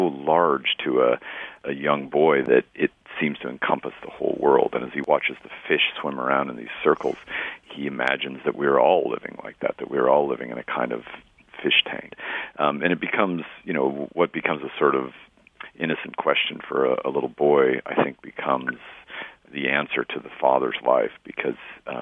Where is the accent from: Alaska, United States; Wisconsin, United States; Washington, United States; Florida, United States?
Washington, United States; Spokane; Statistical Abstract, for my hometown, Spokane, Washington, which I wrote, you know, as an essay, I suppose.